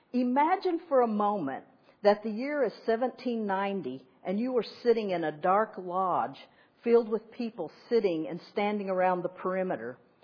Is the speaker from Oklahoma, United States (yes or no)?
yes; Oklahoma, United States; I'm Choctaw from Oklahoma, and we have a saying in Oklahoma that every day is a good day.